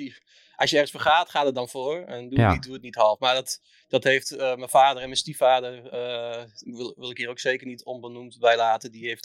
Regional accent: Leeuwarden, Friesland, Netherlands; also born or lived in Enschede; ik voel me echt een Leeuwarder. Ik heb familie woont nog wel in Enschede, maar ja, als je hier zo lang woont, ik heb wel hard voor de plek gekregen.

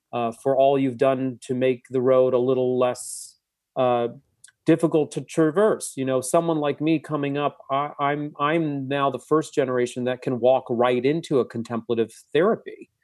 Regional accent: Singapore; also born or lived in Asia; I was born and raised in, I was born in Singapore and raised in Asia. I had a expatriate family experience living as a, you know, a kid of affluent means in an Asian society

